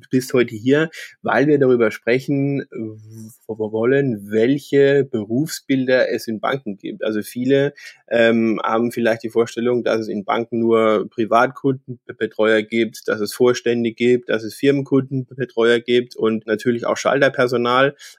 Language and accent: German; Rhineland-Palatinate, Germany; accent: Palatine; Der … kommt nämlich aus meiner Heimat, der Pfalz. Das werdet ihr auch hören, wenn wir zusammen sprechen. Und wir werden das eine oder andere Mal möglicherweise auch in unseren pfälzischen Heimatdialekt verfallen.